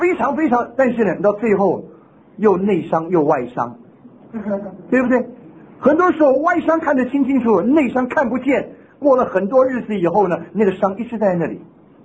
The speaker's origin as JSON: {"language": "Chinese", "country": "Taiwan", "said": "我们这些从台湾来的或者从大陆来的，我们都很厌恶口号。"}